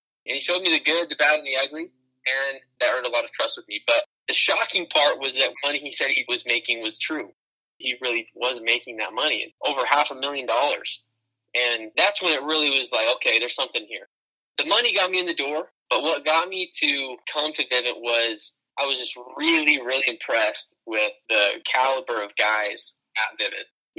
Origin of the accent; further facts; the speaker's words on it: Mesa, Arizona, United States; I'm from Mesa, Arizona